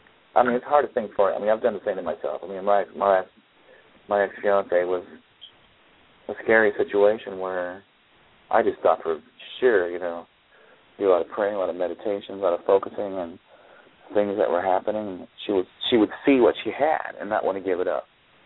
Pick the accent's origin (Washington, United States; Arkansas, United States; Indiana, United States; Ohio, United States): Ohio, United States; No, I'm actually from Ohio, which is the second.